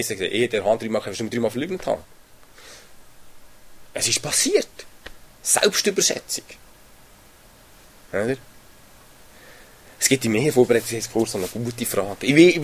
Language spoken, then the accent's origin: German; Switzerland; wir sind halt Juden. Wir sind halt, ist egal, ob es Juden was, wir sind halt Schweizer.